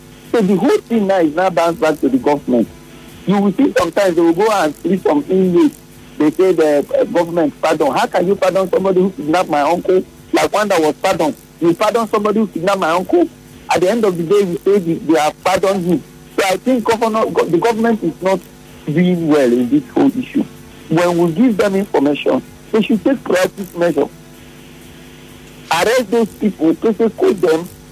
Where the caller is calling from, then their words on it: Omama, Imo, Nigeria; I'm calling you from Omama.